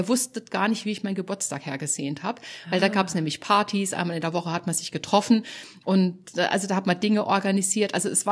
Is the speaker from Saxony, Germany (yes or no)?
no; Baden-Württemberg, Germany; von Baden-Württemberg, vom Rhein, von da, wo ich herkomme